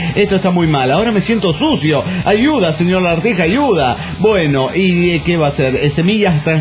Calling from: Córdoba, Argentina; Hola, ¿cómo estás? … de Córdoba, Argentina.

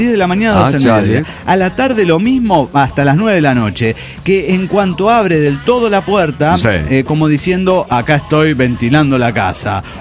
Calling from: Argentina; de Argentina.

